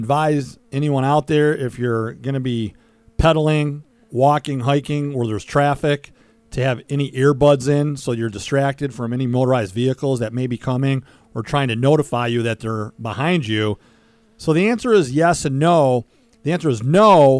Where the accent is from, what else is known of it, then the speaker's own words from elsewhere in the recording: Michigan, United States; will always be my top five because we're from Michigan, they're from Michigan